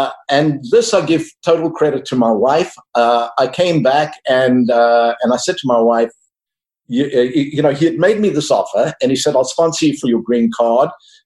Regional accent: South Africa; now in United States; As you'll learn from my accent, I was born and raised in South Africa. I came here when I was about 30 years old.

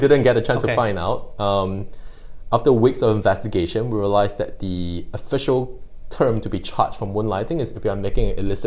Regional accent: Singapore; moved away as an adult; I was born in Singapore, grew up in Singapore.

